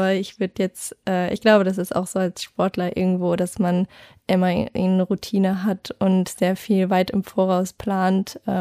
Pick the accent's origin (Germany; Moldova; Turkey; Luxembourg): Luxembourg; seit einiger Zeit laufe ich tatsächlich nur noch als Luxemburgerin und sowieso international halt eh nur als Luxemburgerin